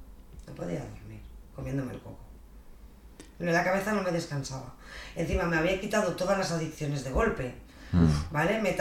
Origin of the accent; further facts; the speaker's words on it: Spain; Y yo que soy española, que no me voy a ir a ningún lado